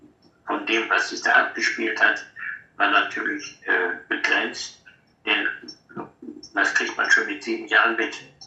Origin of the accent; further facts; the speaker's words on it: Essen, North Rhine-Westphalia, Germany; 1926, also bin 98 jetzt, geboren in Essen. Meine ganze Jugend verlebt